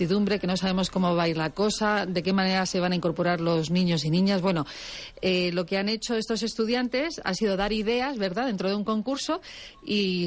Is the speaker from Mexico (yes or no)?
no; Spain; eso lo decimos nosotros que somos españoles